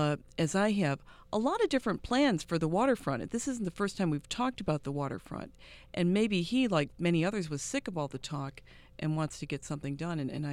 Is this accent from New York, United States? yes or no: yes; Lockport, New York, United States; I grew up in Lockport, and so I knew about the Erie Canal